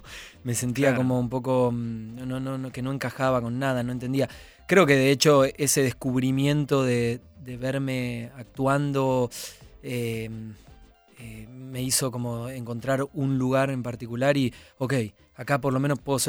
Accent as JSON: {"language": "Spanish", "town": "San Isidro", "region": "Buenos Aires Province", "country": "Argentina", "tie": "born or raised there", "said": "Nací en San Isidro, en el Bajo, cerca del río."}